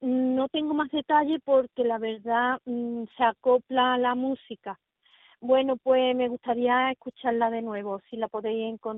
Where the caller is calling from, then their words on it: Teba, Andalusia, Spain; de Teba, Málaga.